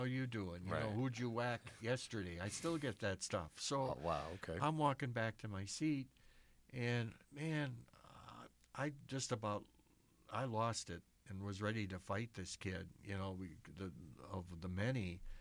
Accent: Milwaukee, Wisconsin, United States; So you're Italian growing up in Milwaukee, you're the mafia.

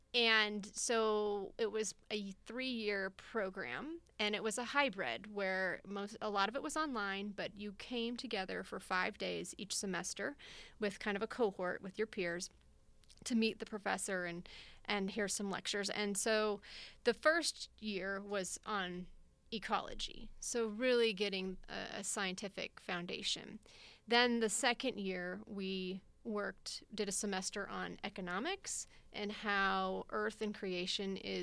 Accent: Kansas City, Missouri, United States; also born or lived in Madison, Wisconsin; So I claim, even though I was actually born in Madison, Wisconsin, but moved when I was one. So I claim Kansas City is home.

